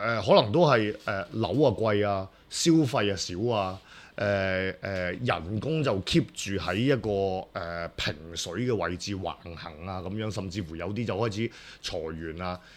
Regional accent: Hong Kong; 我哋又唔會覺得即係我哋作為一個香港人，我哋作為一個香港人

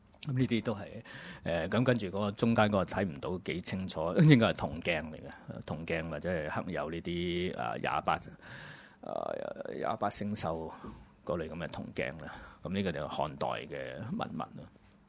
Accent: Hong Kong; 當時我哋香港人咧就係、是。即係啲學童咧，係會讀到兩套史觀嘅

